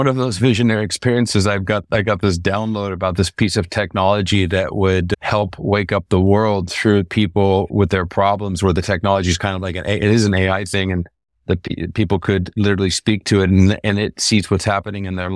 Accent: California, United States; now in Costa Rica; Well, I've been living in Costa Rica for over 30 years, and I came from California originally.

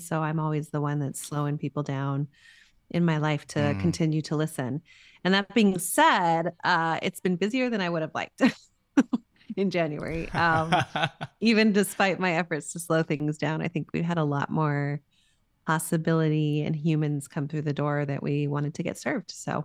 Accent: New Mexico, United States; One of the things that I had always heard growing up was that New Mexico was magical. And I didn't know what that meant. You know, when you're from somewhere, you don't really see the gifts until you leave

